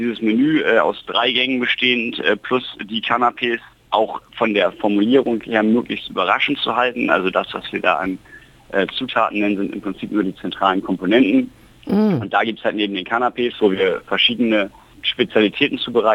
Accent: Hamburg, Germany; ich komme ja aus Hamburg

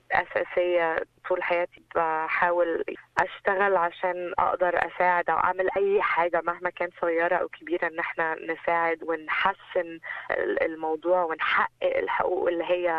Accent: Palestine; now in Australia; احنا كعرب كمسلمين كفلسطينيين في أنحاء العالم مش بس هنا في أستراليا.

